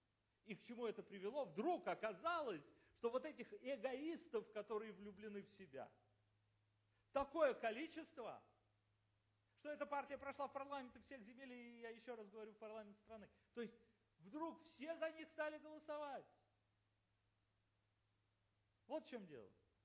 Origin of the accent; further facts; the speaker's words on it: Germany; Вот в Европе, поскольку мы из Германии сами, я в Германии раз в году